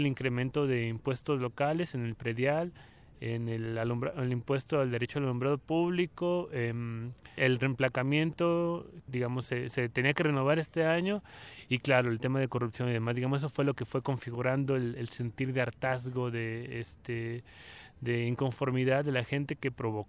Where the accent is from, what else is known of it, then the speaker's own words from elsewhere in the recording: Mexicali, Baja California, Mexico; también de Mexicali